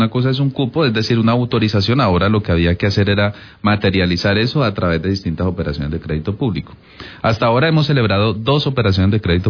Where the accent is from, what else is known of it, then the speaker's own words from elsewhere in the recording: Cali, Valle del Cauca, Colombia; Yo sé que como caleños todavía seguimos pues muy preocupados porque esta ciudad está llena de huecos